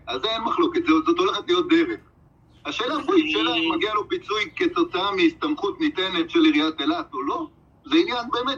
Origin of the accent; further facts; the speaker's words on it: Eilat, Southern District, Israel; אני חייב לציין שאני ואמיר נוריאל גדלנו יחד באילת.